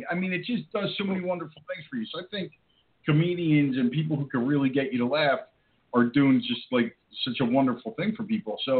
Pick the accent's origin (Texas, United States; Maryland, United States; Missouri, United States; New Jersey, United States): New Jersey, United States; West Orange; I grew up in a very low-class place, New Jersey, you know, and I grew up in West Orange, New Jersey.